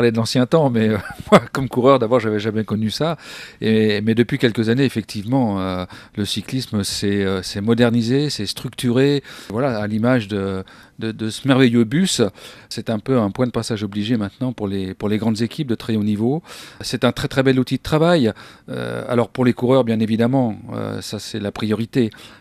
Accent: France; Je suis français

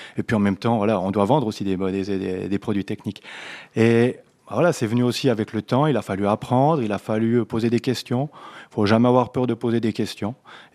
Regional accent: Jura, Switzerland; On est jurassien, on est attaché à notre partie de pays là.

